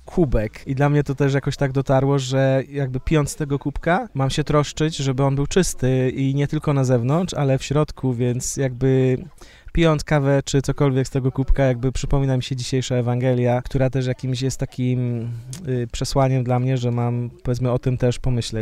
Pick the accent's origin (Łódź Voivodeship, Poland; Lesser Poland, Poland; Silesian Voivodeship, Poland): Łódź Voivodeship, Poland; Wieruszów; also born or lived in Węglewice; now in Kępno, Poland; ja pochodzę z Wieruszowa, znaczy urodziłem się i powiedzmy wczesne dzieciństwo spędziłem w Węglewicach